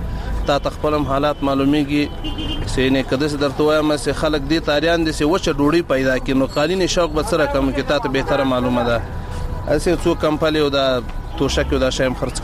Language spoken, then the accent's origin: Pashto; Logar, Afghanistan; زه د لوګر ولایت اوسیدونکی یم.